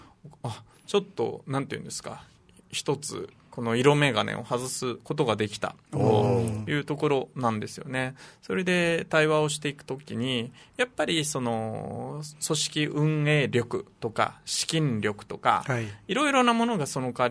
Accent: Shuri, Okinawa, Japan; also born or lived in Tokyo; 私首里の出身でなんですけど、まあ浪人とか大学生とか含めて15年ぐらい東京にいて、はい、それで32かな3ぐらいで戻ってきて

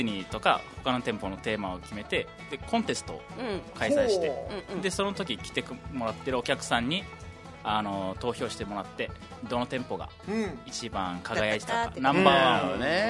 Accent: Nanjo, Okinawa, Japan; also born or lived in Amagasaki; でも育ちはもうこっちですね。幼稚園から、今南城市ってなってるんですけど、うん、南城市の知念っていう

